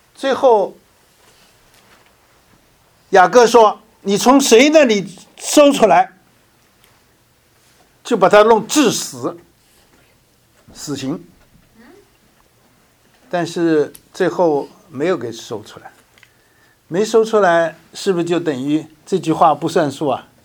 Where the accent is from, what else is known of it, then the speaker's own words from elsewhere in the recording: China; 我们想想以色列人的根这么深，我们中国人的根是不是也很深啊？我们小时候都去过这个庙里，对不对？